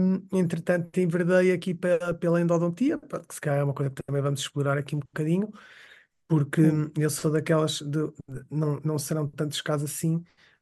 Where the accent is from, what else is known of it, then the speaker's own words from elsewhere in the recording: Porto, Norte, Portugal; born there; nasci no Porto, no meio dos anos 80, em 1984, na cidade do Porto. E, portanto, eu tinha 16 anos no ano 2000.